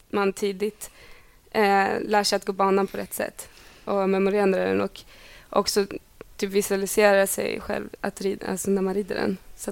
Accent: Delsbo, Gävleborg County, Sweden; jämfört med när vi kommer från Delsbo där vi kunde vara ute och rida i liksom 3 timmar

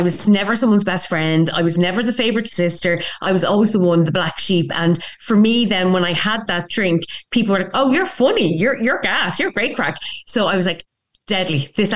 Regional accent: Bray, Leinster, Ireland; So, okay, I'm from Bray in County Wicklow, and I was born into an alcoholic home.

